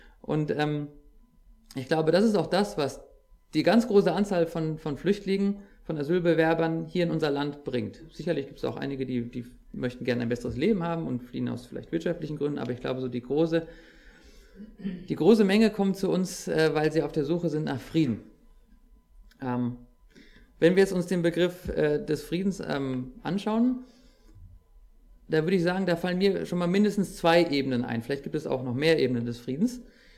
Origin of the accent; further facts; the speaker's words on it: Bensheim, Hesse, Germany; Bei uns in Bensheim, in meinem Heimatort, ist Mitte des Jahres, also Mitte 2015, ein ja, Notflüchtlingslager errichtet worden mit 600 Menschen.